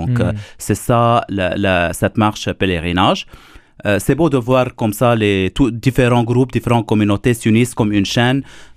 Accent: Lebanon; je viens d'un pays du Liban, d'un pays oriental, qu'il y a une grande cohabitation entre les musulmans et les chrétiens

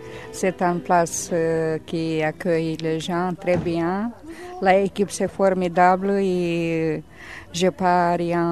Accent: Portugal; French is a second language; Je viens du Portugal, mais ça c'est un autre...

